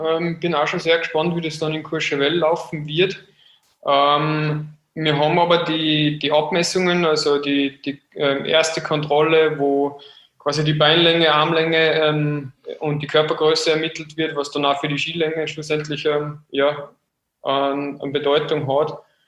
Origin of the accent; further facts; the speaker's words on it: Austria; glaube ich, aber da als Österreicher den Nationencup-Draht